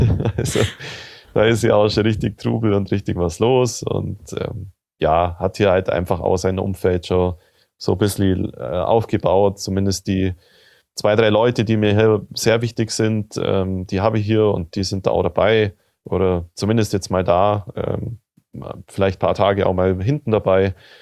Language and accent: German; Bavaria, Germany; als Allgäuer, sage ich mal, bin ich hier auch nicht ganz daheim.